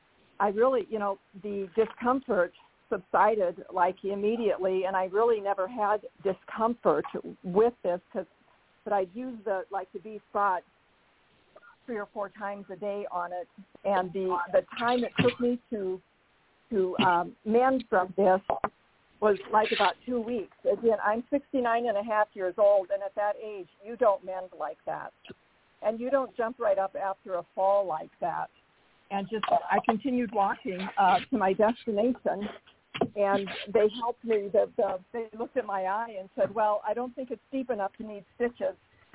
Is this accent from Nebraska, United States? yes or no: yes; Nebraska, United States; I'm from Nebraska.